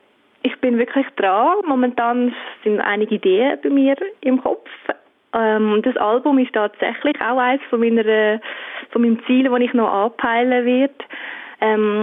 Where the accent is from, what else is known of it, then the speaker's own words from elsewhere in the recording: Zurich, Switzerland; Ich bin eine Singer-Songwriterin und ich bin aus Zürich.